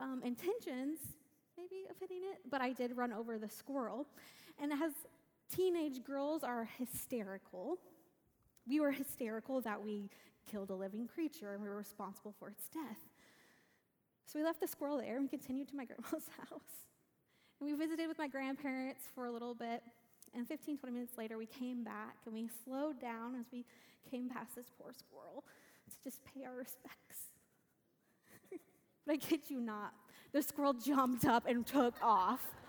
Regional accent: Reed Spring, Missouri, United States; I spent some time visiting my family in my hometown of Reed Spring, Missouri. And so that's just 20 minutes outside of the Branson area.

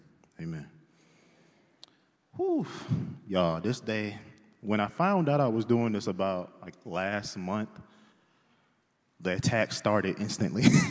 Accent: Dothan, Alabama, United States; I was born in Dothan, Alabama, lived there in Hetland, Opelika, lived there until I was 10.

